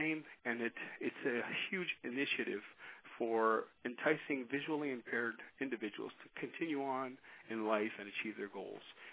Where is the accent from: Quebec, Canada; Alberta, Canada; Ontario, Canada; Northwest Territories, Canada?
Quebec, Canada; English is a second language; you probably noticed I have an accent. I am from Canada. I live near Montreal, and I just wanted to share with you that here in Quebec